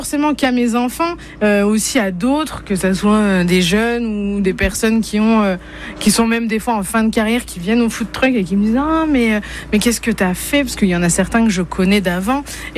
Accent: Feilly, Grand Est, France; Alors, je viens de Feilly, un tout petit village vosgien.

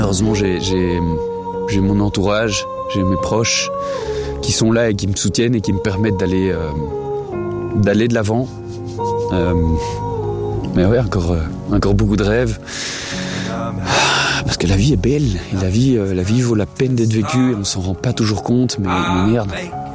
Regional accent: Brussels, Brussels-Capital Region, Belgium; born there; je suis belge et bruxellois de naissance, j'ai 35 ans aujourd'hui.

